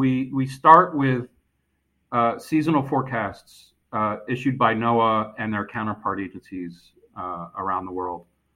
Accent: Burlington, Vermont, United States; moved away as an adult; Junior high school in Burlington, Vermont, and I'm a graduate from Burlington High School. And from there, I went my way in the world. So I went to the University of Michigan.

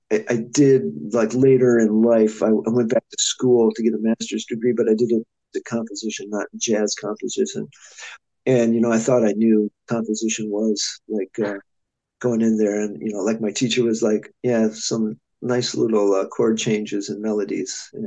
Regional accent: Milwaukee, Wisconsin, United States; I am originally from Wisconsin. I grew up outside of Milwaukee and went to school at Indiana University

